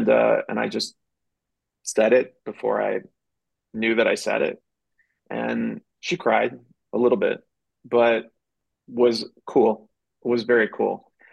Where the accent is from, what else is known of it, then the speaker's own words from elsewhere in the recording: East Cobb County, Georgia, United States; I was growing up in East Cobb County, is a very wealthy sort of enclave north of Atlanta.